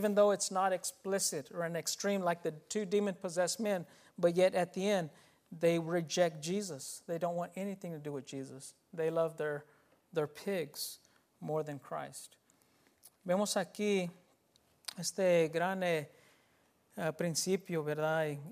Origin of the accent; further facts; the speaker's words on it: Mexico; la mayoría somos mexicanos